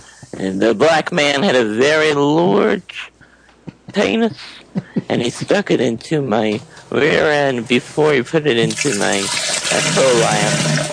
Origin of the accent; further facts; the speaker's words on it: New York City, New York, United States; born there; Okay, I was born in New York City.